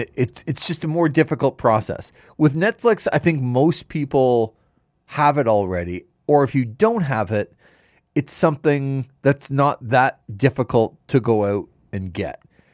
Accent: Canada; This is an interesting discussion, especially because we're Canadian.

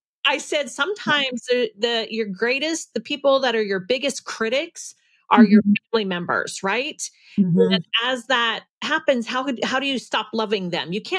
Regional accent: Virginia, United States; also born or lived in North Carolina / Tennessee; You know, what you may not realize is I grew up in Virginia, North Carolina, and Tennessee.

